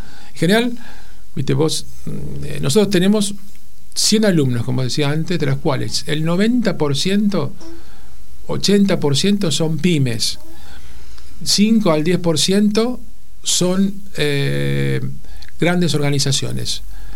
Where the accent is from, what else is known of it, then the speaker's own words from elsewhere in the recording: Argentina; Acá Argentina, si bien nos creemos que somos especiales, y somos, de alguna forma.